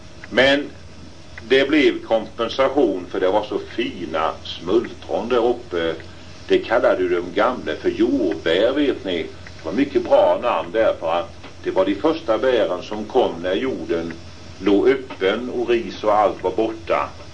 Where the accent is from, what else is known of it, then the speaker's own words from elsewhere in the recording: Lunnagården, Sweden; då är vi uppe i min hemtrakt, Lunnagården.